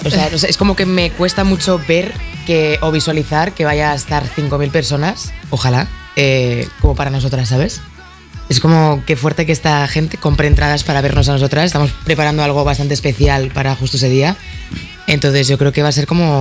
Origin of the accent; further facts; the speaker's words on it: Community of Madrid, Spain; Como madrileña, sí.